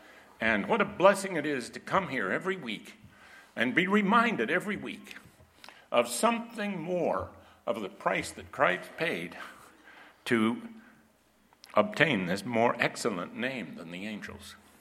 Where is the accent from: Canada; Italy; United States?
Canada; You know, I'm a Canadian.